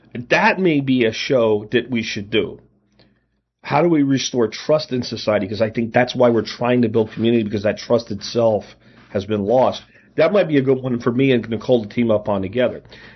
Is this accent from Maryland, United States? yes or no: no; Pennsylvania, United States; also born or lived in Florida; Growing up in rural Pennsylvania, once we moved from Florida, the place had a very tight-knit community. There were ethnic divisions, but they were all fanciful and fun because everybody just considered themselves a coal regioner first.